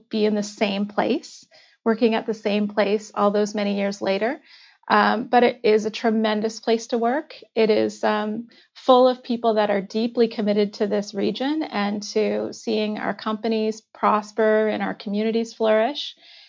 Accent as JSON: {"language": "English", "town": "Fredericton", "region": "New Brunswick", "country": "Canada", "tie": "born or raised there", "said": "So I'm originally from New Brunswick, born and raised in Fredericton, and I went to university here as well."}